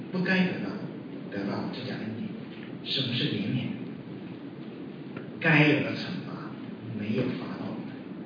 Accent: China; 像我们中国人在信耶稣之前我们所受的传统或者是宗教的影响

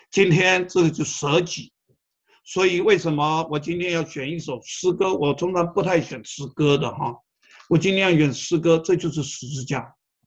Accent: Taiwan; 我最近看新闻，看到台湾，我来自台湾哈

